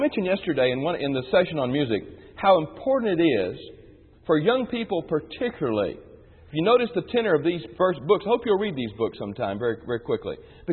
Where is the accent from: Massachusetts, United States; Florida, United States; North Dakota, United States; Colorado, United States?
Florida, United States; also born or lived in Illinois; When I was in Illinois, we were there for 10 years, and I grew up in Florida. And in Florida, the ground is sand.